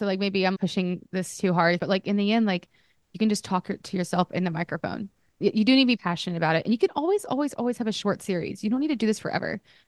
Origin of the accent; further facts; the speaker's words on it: Alabama, United States; I grew up in Alabama and I grew very, very ignorant.